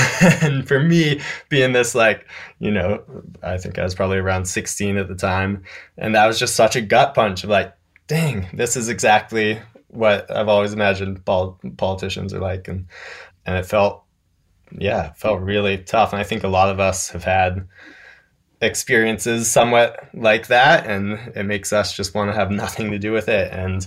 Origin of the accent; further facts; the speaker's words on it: North Carolina, United States; Yeah, I'm from a super conservative rural part of Western North Carolina